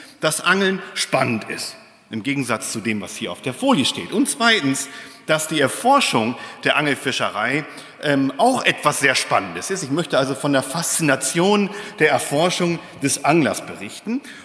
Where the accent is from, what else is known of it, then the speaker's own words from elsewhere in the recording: Lohne, Lower Saxony, Germany; Ich bin gebürtig aus Niedersachsen tatsächlich, Lohne-Dinklage, da wo die Schweine wohnen